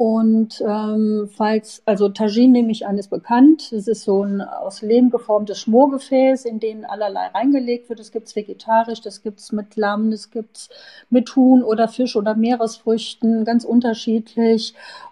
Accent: Germany; Engländer, Franzosen, Belgier, Holländer und natürlich wir als Deutsche.

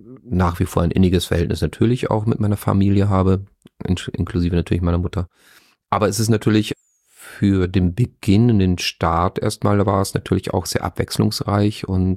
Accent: Leoben, Styria, Austria; Naja, ich bin ja Österreicher.

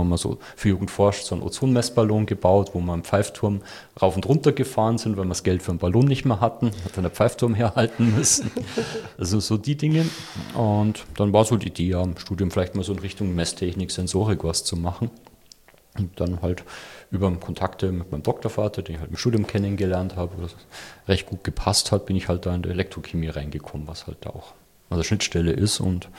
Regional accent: Ingolstadt, Bavaria, Germany; seit fast 12 Jahren, also in einem Monat sind es genau 12 Jahre, wo Ich wieder hier bin in Ingolstadt, also gebürtiger Ingolstädter, das hat mich wieder heimgeführt.

